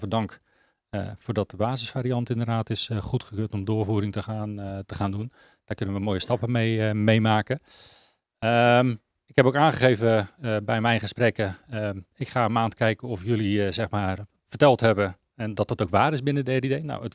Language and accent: Dutch; Gouda, South Holland, Netherlands; ik kom uit Gouden vandaan.